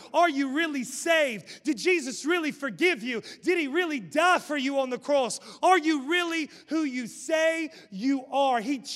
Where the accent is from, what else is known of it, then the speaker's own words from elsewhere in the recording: West Virginia, United States; Well, I'm a hillbilly. I self-identify as a hillbilly. I'm from West Virginia.